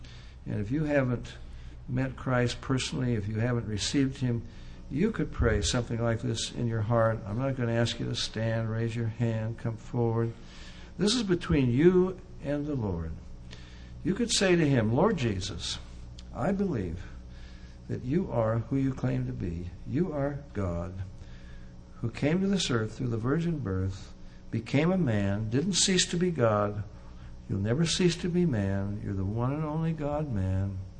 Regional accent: Riverside, United States; I was born and raised in Riverside.

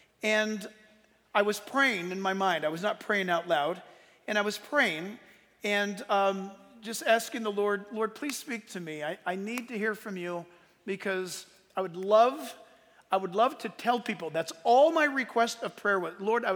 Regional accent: San Diego, California, United States; And so Lisa was from Anaheim and I was from San Diego, but then both of us, of course, being in Orange County, God brought us together.

